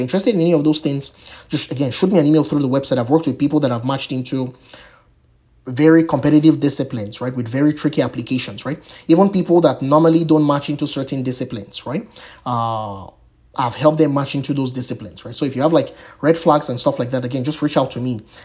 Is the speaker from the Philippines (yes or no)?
no; Nigeria; growing up in Nigeria, right, we had situations where I remember one famous time where for 9 months we did not have electricity